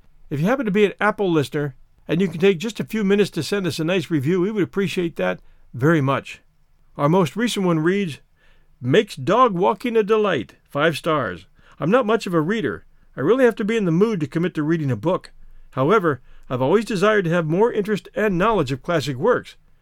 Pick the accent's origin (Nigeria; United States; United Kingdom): United Kingdom; England; I'm an Englishman